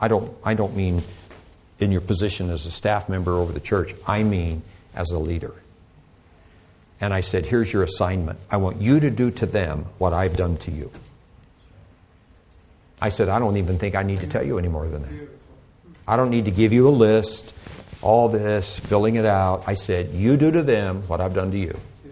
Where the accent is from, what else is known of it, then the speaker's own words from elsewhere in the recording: Houston, Texas, United States; and they heard I was from Houston